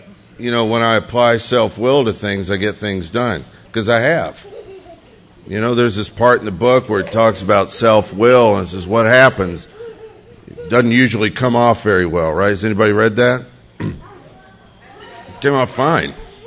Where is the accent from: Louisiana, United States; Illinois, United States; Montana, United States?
Louisiana, United States; also born or lived in New Orleans; I grew up in Louisiana, and though I lived in New Orleans a long time, that's not where I grew up. I wish I did, but I grew up in a very, very, very redneck part of Louisiana